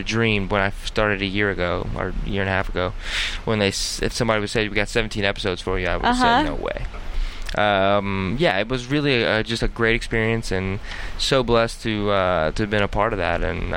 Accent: Kentucky, United States; I grew up in Kentucky sports world, played every sport you could play as a kid

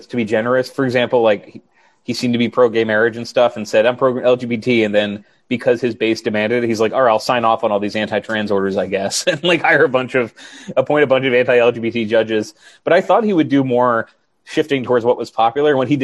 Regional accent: Delaware, United States; And I'm from Delaware. Like, that's not a state that would be crippled by a $15 minimum wage by any means.

